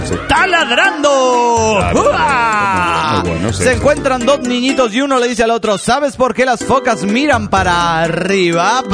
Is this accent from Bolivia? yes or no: yes; Cochabamba, Bolivia; de Cochabamba, Bolivia.